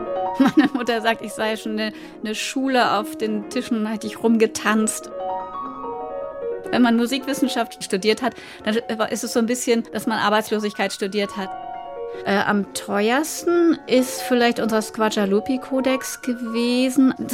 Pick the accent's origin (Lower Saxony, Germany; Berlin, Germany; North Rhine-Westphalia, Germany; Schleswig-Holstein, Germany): Schleswig-Holstein, Germany; ich komme vom Dorf, aus Schleswig-Holstein